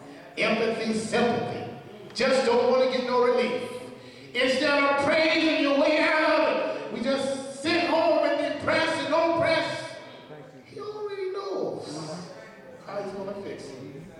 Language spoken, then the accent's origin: English; Atlanta, Georgia, United States; because I'm from Atlanta, so we don't have to put all that extra others in there.